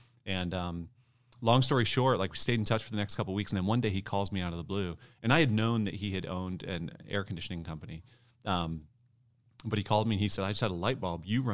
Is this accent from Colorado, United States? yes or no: no; Ohio, United States; also born or lived in Michigan; I grew up in Ohio, born in Michigan, raised in Ohio.